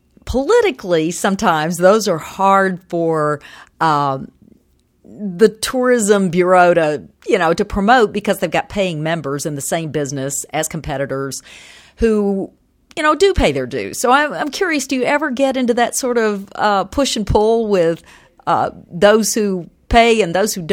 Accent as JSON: {"language": "English", "town": "Memphis", "region": "Tennessee", "country": "United States", "tie": "born or raised there", "said": "If I were in my hometown of Memphis and I were talking barbecue, and there are some very famous and very good barbecue restaurants in Memphis"}